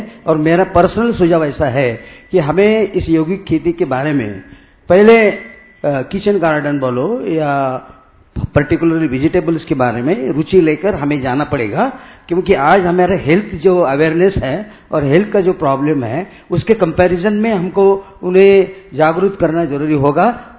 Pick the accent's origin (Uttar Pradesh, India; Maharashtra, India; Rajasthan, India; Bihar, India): Maharashtra, India; Parbhani; मैं महाराष्ट्र परभणी से हूं।